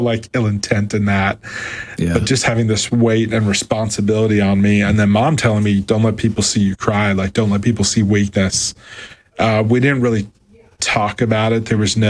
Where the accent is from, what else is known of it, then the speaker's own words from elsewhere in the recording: New Jersey, United States; You know, so I grew up in New Jersey.